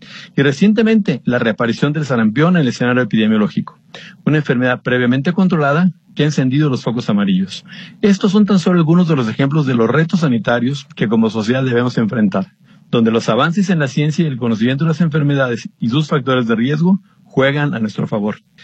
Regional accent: Guadalajara, Jalisco, Mexico; como decimos los de por acá, soy un orgulloso tapatío de toda la vida.

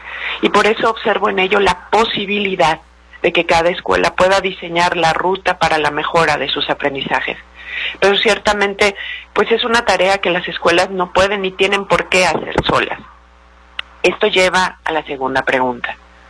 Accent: Mexico; lo cual debería preocuparnos a todos los ciudadanos como mexicanos

